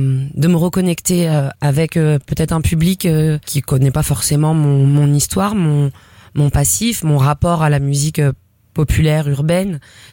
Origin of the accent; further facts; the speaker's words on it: La Courneuve, Île-de-France, France; La Courneuve.